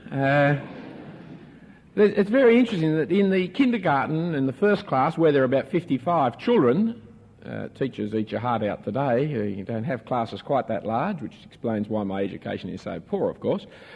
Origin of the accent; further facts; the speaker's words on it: Sydney, New South Wales, Australia; I grew up in Sydney. Didn't interview me. In the better part of Sydney.